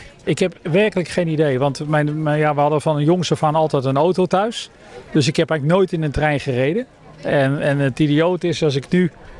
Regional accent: Rotterdam, South Holland, Netherlands; Ik ben een Rotterdammer

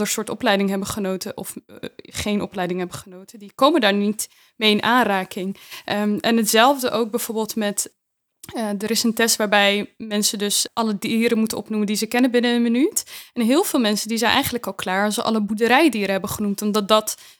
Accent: Rotterdam, South Holland, Netherlands; Allereerst zou ik mezelf echt een Rotterdamse noemen, dus ik kom uit Rotterdam. Daar ben ik geboren, opgegroeid, daar werk, ja, ik. Ja, dat is mijn plekje. Maar tegelijkertijd heb ik ook een migratieachtergrond, dus mijn roots die liggen zeker ook in Marokko.

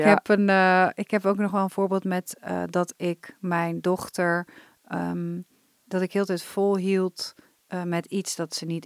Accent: Oosterwijk, Netherlands; En Via was een begrip bij ons in Oosterwijk, het kleine buurtsupertje, met de oude dame achter de kassa.

